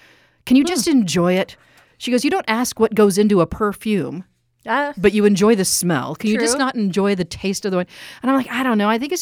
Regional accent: Missouri, United States; I'm from Missouri, so they have the southern Missouri ones.

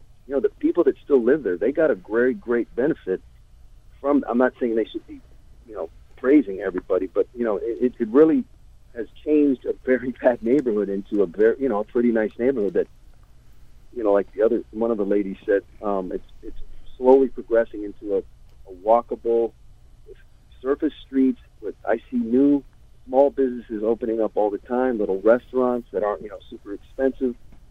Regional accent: Miami, Florida, United States; I was born in Miami. I've lived here my whole life.

